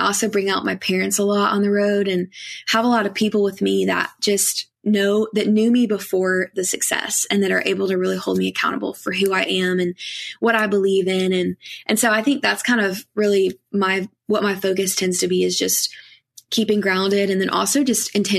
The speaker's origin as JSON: {"language": "English", "region": "Kentucky", "country": "United States", "tie": "born or raised there", "said": "'cause I grew up in Kentucky. So I grew up listening to bluegrass music all the time"}